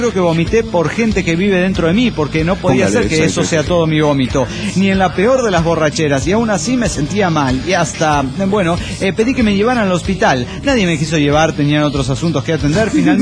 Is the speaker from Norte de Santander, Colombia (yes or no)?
no; Medellín, Antioquia, Colombia; de Medellín, Colombia.